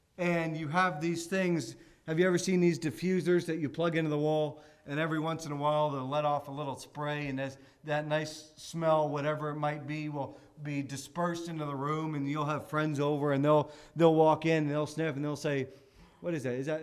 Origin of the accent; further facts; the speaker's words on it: Canada; And of course, since we're from Canada, there were a lot of hockey trophies on that wall.